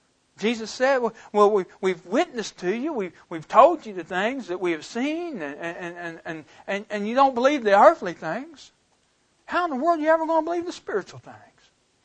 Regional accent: Portland, United States; Well, God, you got to understand, I grew up in Portland.

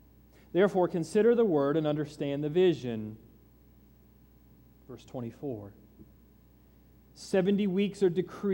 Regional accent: Titusville, Florida, United States; Many of you know I grew up in Central Florida, Titusville, where the shuttles took off.

